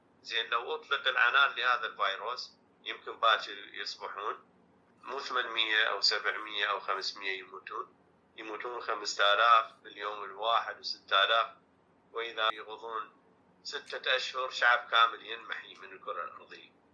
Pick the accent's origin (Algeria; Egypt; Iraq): Iraq; بالنسبة إحنا كعراقيين مما يراد بينا